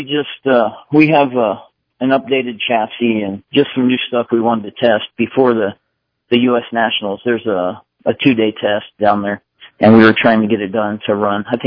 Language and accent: English; Albuquerque, New Mexico, United States; also born or lived in Arizona; now in Cedar Crest, United States; I was born in Arizona, but I've been in Albuquerque since I was about 10 years old.